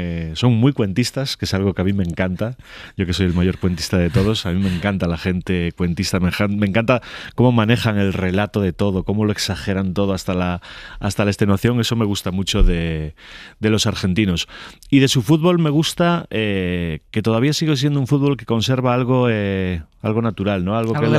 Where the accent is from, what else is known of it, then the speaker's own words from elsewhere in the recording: Galicia, Spain; Yo como buen gallego como de todo, y como buen gallego tengo mucha filia por los argentinos.